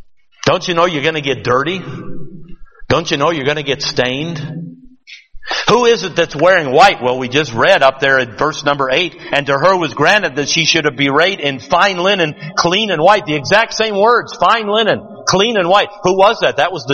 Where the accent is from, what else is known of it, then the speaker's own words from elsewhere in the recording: Detroit, Michigan, United States; I'm a city boy. I'm from Detroit.